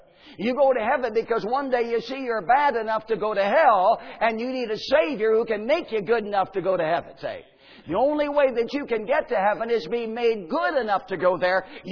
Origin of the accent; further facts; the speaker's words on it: Indiana, United States; I feel at home because I'm in Indiana, you know. That's my home state. I live up here in South Bend, so I feel at home, too.